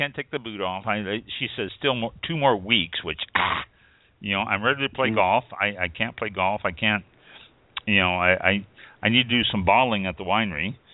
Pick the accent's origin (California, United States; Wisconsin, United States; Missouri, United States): Missouri, United States; Kansas City; I am from Kansas City, and I was very, very proud of the city of Kansas City for not rioting